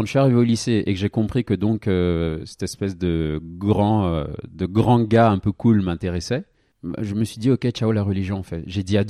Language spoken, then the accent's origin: French; Île-de-France, France; also born or lived in Central Africa; Le lycée, je l'ai fait en région parisienne.